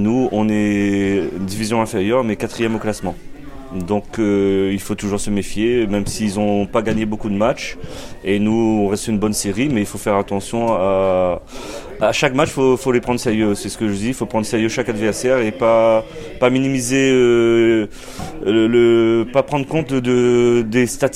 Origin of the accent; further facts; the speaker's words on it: Réunion, France; born there; moved away; Non, je suis né à La Réunion.